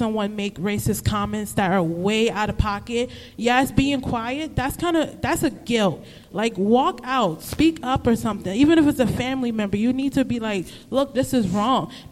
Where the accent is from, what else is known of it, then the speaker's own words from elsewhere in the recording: New York, United States; I'm from New York. We got trains, buses, subways.